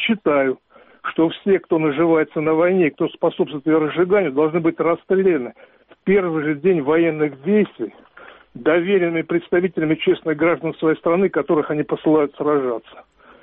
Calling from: Donbas, Ukraine; Донбасс, Украина, 60 лет.

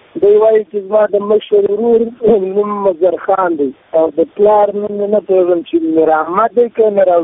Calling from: Farah, Afghanistan; د فراه د ولایت څخه زه خبره کوم. د کواد ولسوالۍ دی، د پښتنه ول د شربتي په کلي کې دی.

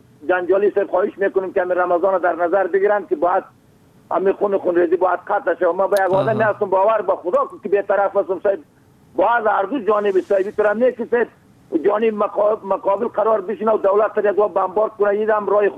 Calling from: Kaghur, Bamyan, Afghanistan; بازم از ولسوالی کهمر قریه آذر فیلن باشنده قریه کاغور ولایت ما بامیان

